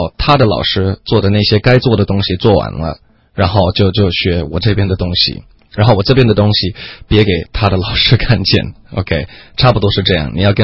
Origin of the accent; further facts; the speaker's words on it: United States; 我可以就是分享一下我自己在美国长大的时候呢，经常也会经历这种的问题